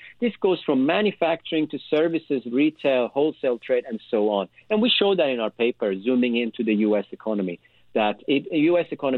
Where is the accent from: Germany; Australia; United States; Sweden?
Sweden; So I'm from Sweden. In Sweden, if we see a little bit of snow, we don't get that scared, right?